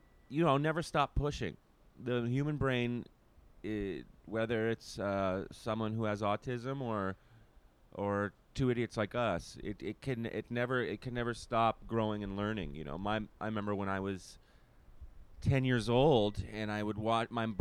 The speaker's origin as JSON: {"language": "English", "country": "Canada", "said": "I'm Canadian"}